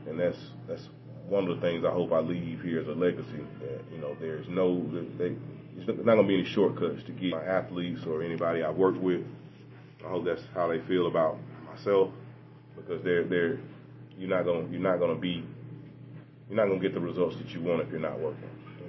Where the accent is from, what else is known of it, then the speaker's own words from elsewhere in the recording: Carrollton, United States; You know, obviously, I grew up in Carrollton, so, I mean, I have a lot of family and friends there. And it was a tough place to leave.